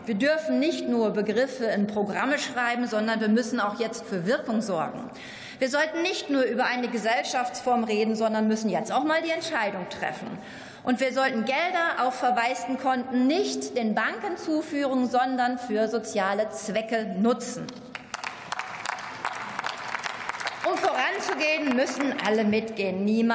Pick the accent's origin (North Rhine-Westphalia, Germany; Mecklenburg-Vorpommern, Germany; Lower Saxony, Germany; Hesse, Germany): North Rhine-Westphalia, Germany; Dortmund; aus meiner Heimatstadt Dortmund